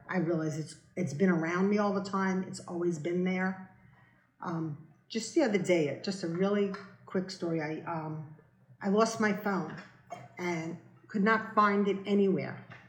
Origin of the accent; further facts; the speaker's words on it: New York, United States; accent: New York; now in North Carolina, United States; And I knew I had just moved down to North Carolina from New York, if anybody can tell by my accent.